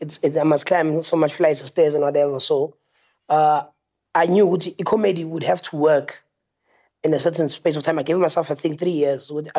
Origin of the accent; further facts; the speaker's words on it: Secunda, Mpumalanga, South Africa; I'm originally from Secunda. In Mpumalanga.